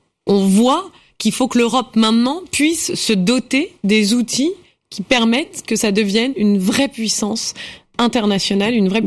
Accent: France; Mais souvent, ça m'est arrivé de dire, je suis française, bon, c'était bien.

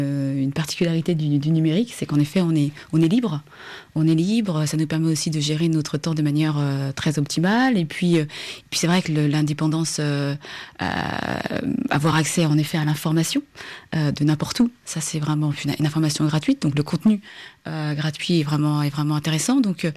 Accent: Fontainebleau, Île-de-France, France; born there; moi, je suis née à Fontainebleau, donc pas très loin de Paris. Mes parents sont d'origine, enfin, de Djibouti et de Somalie.

